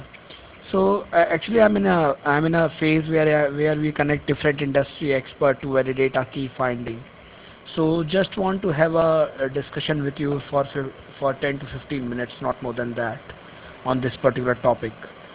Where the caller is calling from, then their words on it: India; Actually, I'm calling from India